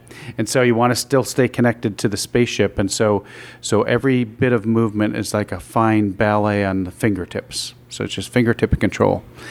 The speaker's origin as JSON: {"language": "English", "town": "Binghamton", "region": "New York", "country": "United States", "tie": "born or raised there", "said": "Well, when I grew up in Binghamton, we call it Bingo Town now, but a great place to grow up and be a kid, and we actually lived east of there, kind of toward the Catskill Mountains"}